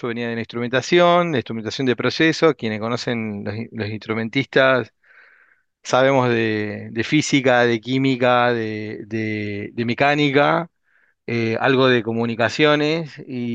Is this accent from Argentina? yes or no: yes; Patagonia, Argentina; primeros 3 años fueron en una oficina técnica que tenía Siemens en Neuquén, en el sur, en la Patagonia. De hecho, soy patagónico.